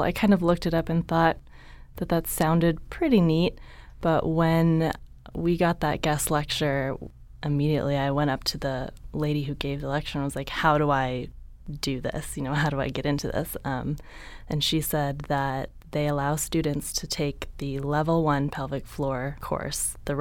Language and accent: English; San Jose, California, United States; I grew up in San Jose, Northern California.